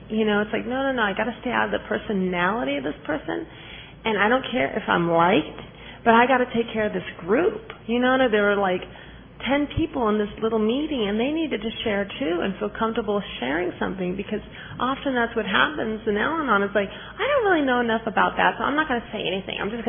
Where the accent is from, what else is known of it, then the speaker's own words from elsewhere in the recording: Los Angeles, California, United States; I'm from Los Angeles, California, from the Serenity on Sunday group.